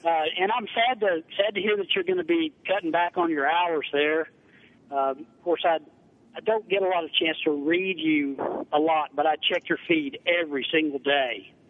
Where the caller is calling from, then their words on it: Georgia, United States; I'm actually calling from Northwest Georgia, but I have a Chattanooga phone number.